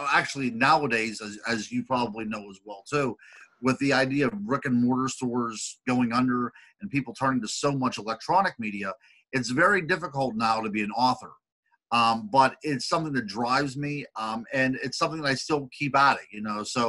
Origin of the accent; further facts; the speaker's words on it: Pennsylvania, United States; Because I grew up in Pennsylvania, there's a lot of cases of UFOs and Bigfoot and things like this around my area.